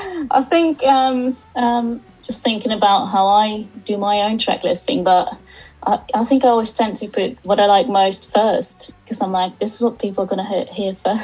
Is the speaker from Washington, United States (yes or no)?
yes; Seattle, Washington, United States; from Seattle, and you're listening to Today Radio.